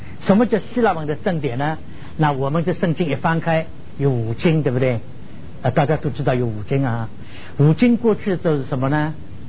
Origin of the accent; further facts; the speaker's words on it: China; 更接近我们中国人的思想，非常接近我们中国人的思想